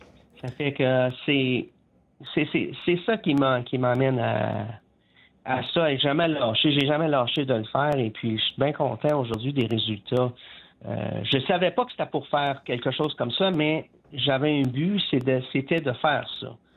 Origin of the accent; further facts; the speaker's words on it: Casselman, Ontario, Canada; ben je suis venu au monde à Castleman. Pourquoi pas leur donner quelque chose? J'ai grandi à Castleman toute ma vie.